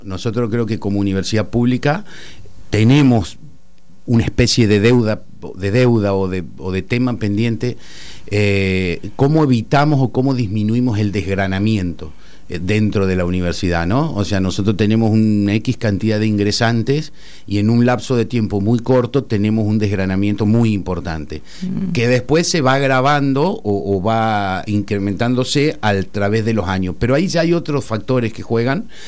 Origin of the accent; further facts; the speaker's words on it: San Francisco, Córdoba, Argentina; now in Córdoba, Argentina; En Córdoba capital, yo soy de San Francisco.